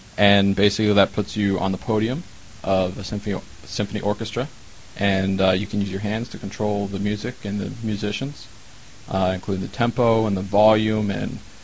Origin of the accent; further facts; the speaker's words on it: Virginia, United States; I'm from Virginia